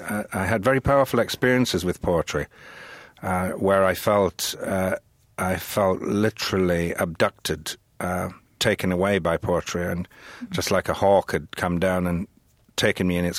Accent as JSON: {"language": "English", "country": "Ireland", "moved": "as an adult", "lives_now": "United States", "said": "spent quite a bit of time in Ireland, and then came to the States in my adulthood."}